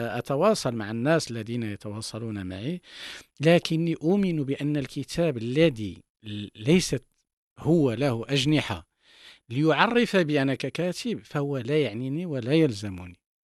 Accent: Morocco; ولكن لي شرف أن أكون كمغربي مثلا حاضرا في هذه الترجمات

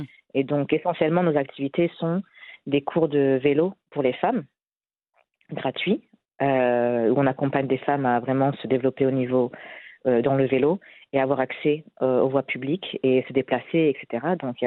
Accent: France; born there; also born or lived in Libya; je suis née en France de père marocain et de mère réunionnaise de l'île de la Réunion dans l'océan Indien. Et j'y suis restée pendant 3 ans. Et après, on a déménagé en Libye pendant 3 ans. Puis de retour en France pour 6 ans.

